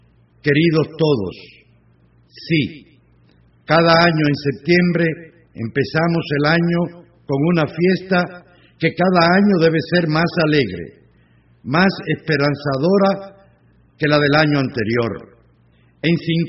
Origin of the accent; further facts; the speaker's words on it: Cuba; desde que empezamos a existir como pueblo, como cubanos, hace ya más de 400 años.